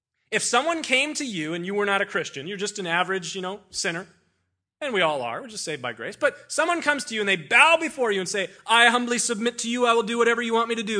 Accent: United States; I'm an American. I live in Southern California.

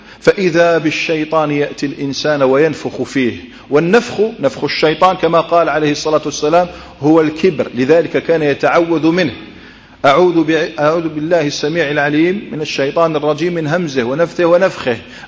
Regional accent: Morocco; في بلادنا المغرب كله، المغاربة معروفون

